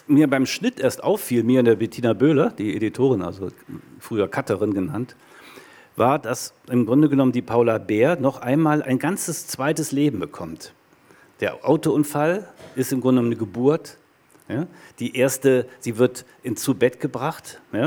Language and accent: German; Rhineland, Germany; ich bin im Rheinland groß geworden